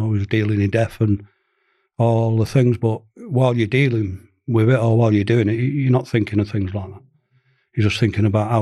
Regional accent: Manchester, North West England, United Kingdom; I'm a Mancunian, born and bred

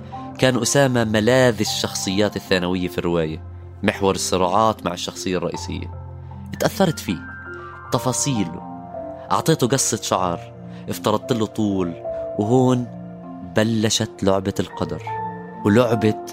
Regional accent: Amman, Amman Governorate, Jordan; فعمان مدينتي من أكبر المدن اللي بتستقبل لاجئين، وفيها كل أنواع اللجوء: لاجئين حرب، لاجئين فقر، لاجئين من المحافظات. مدينة مليانة عابرين

